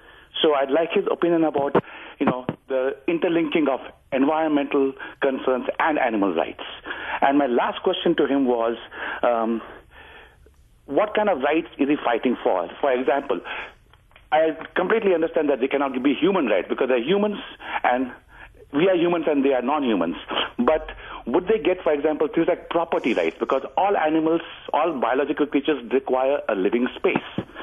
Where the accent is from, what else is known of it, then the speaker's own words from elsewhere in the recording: India; I come from India. I totally believe in ahimsa